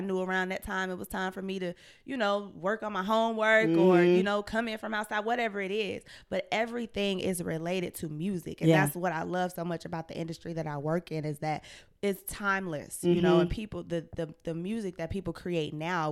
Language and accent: English; Atlanta, Georgia, United States; I grew up in Dixie Hills.